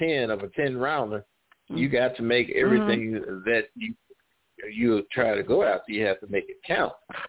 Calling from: Missouri, United States; I'm calling from either the Midwest, Missouri, down in the Delta region. I'm down in the Delta region now.

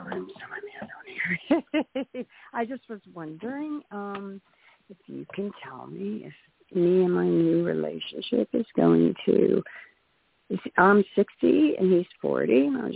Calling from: Pittsburgh, Pennsylvania, United States; I'm from Pittsburgh, Pennsylvania.

